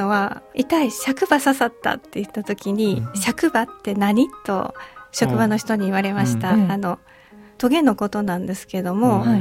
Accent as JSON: {"language": "Japanese", "region": "Wakayama", "country": "Japan", "accent": "Wakayama dialect", "said": "私のしゃべる和歌山の言葉は古い言葉が多いので、ちょっと若い割には年寄り臭いよと笑われることがあります。"}